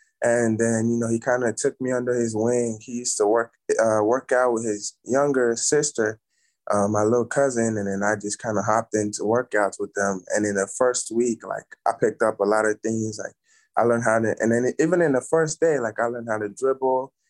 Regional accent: Nigeria; English is a second language; now in United States; But back home, like my first time even seeing a basketball like court, it was I was staying at this hotel in Lag

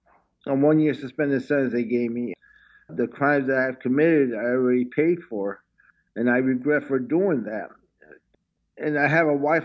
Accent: United States; now in Italy; I am an American. I fought for my country.

